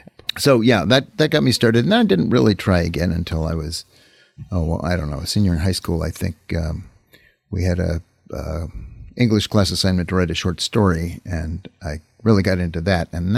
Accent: Huron, Ohio, United States; As for where I grew up in Ohio in a town called Huron on the shores of Lake Erie.

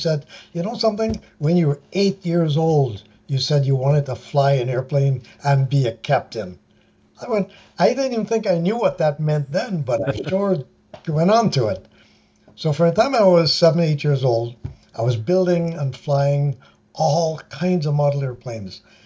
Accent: Aruba; I was born in Aruba in the Caribbean, and we lived just about 2 or 3 minutes away from the airport, the Juliana International Airport.

